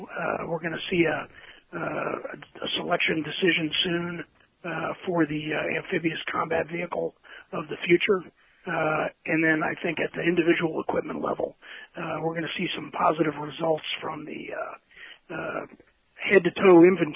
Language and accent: English; Brooklyn, New York, United States; Born and raised in New York City, Brooklyn, New York, and went to school upstate New York in the in the land of lake effect snow